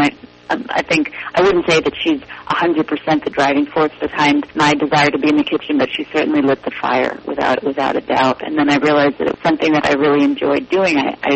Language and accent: English; Boston, Massachusetts, United States; also born or lived in Berlin, Germany; I was born in Berlin, and I lived there until I was about 2 or 3 years old. And when my parents got divorced, my father and I moved to Boston, but my mother stayed in Berlin.